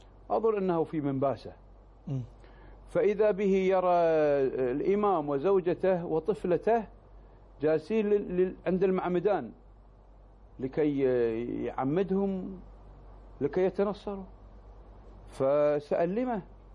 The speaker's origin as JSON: {"language": "Arabic", "country": "Kuwait", "said": "يعني العمل الخيري اللي موجود عندنا في الكويت"}